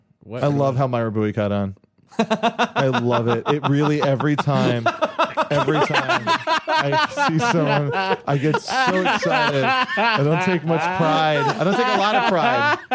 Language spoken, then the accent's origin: English; Hawaii, United States; I am born and raised in Hawaii. Luau is a very fun, popular thing to do.